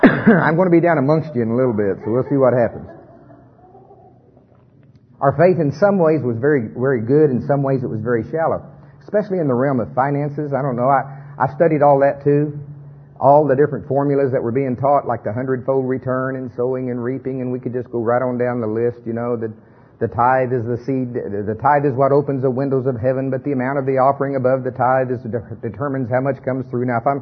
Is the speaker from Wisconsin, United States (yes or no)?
no; Oklahoma, United States; I'm from Pottawatomie County, Oklahoma.